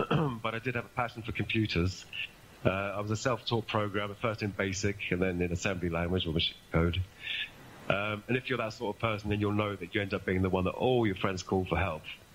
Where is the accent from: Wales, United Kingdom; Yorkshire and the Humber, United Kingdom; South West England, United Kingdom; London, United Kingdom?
London, United Kingdom; also born or lived in Glasgow; born in Glasgow in 1966. I had no siblings. My parents broke up when I was six. Spent another year living in Glasgow, living with my dad, before going down to London to live permanently with my mum and stepdad.